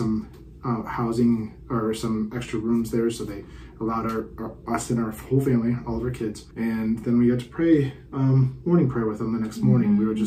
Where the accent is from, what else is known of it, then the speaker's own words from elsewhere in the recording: Ludington, Michigan, United States; because he actually died in Ludington, Michigan, where I'm from Mason County.